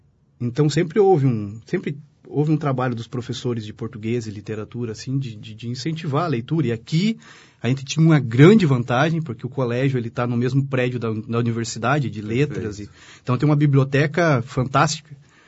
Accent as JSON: {"language": "Portuguese", "town": "União da Vitória", "region": "Paraná", "country": "Brazil", "tie": "born or raised there", "said": "Eu nasci aqui, então sou filho da terra aqui, nasci em União da Vitória, aqui no regional, em julho de 82."}